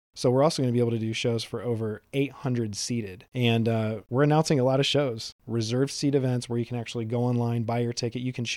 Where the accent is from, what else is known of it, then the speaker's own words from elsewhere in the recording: Fort Wayne, Indiana, United States; Growing up in Fort Wayne, started playing in bands when I was 13